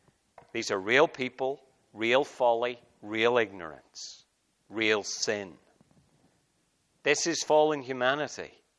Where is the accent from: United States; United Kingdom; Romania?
United Kingdom; Northern Ireland; I come from Northern Ireland, as you know, where former terrorists are now in government.